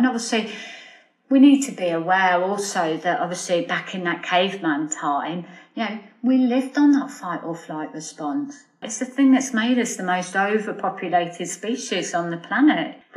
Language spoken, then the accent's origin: English; United Kingdom; I think particularly in Britain anyway, we're very British stiff upper lip, aren't we?